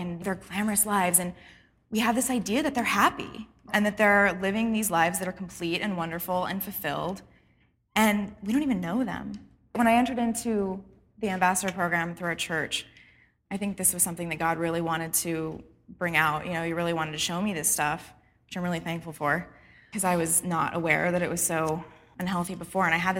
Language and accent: English; California, United States; I come from California, and for a really long time, I've been pursuing or wanting to pursue a career as an actor.